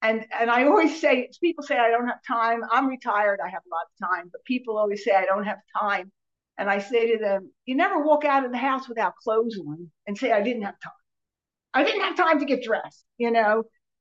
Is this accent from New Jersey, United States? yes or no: yes; New Jersey, United States; I'm from South Jersey. I'm a recovered compulsive overeater.